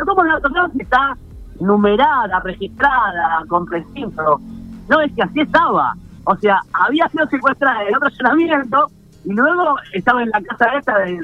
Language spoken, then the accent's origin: Spanish; Argentina; sabemos también cómo somos los argentinos.